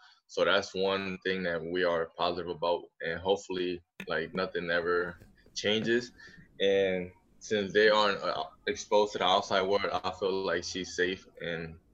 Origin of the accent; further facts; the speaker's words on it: Brooklyn, New York, United States; when I grew up in Williamsburg Houses, and as a kid, I was always like one of the best kids in the neighborhood.